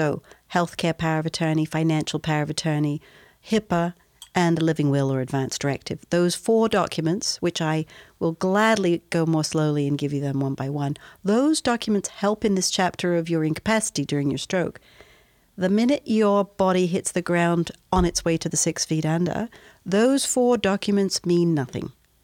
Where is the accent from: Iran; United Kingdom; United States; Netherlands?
United Kingdom; accent: British; probably as off-putting as a British accent can be